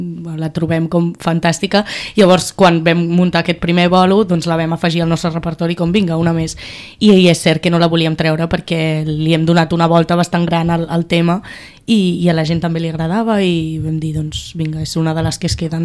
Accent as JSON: {"language": "Catalan", "region": "Catalonia", "country": "Spain", "said": "Sí, nosaltres som del Baix Llobregat, no de Barcelona."}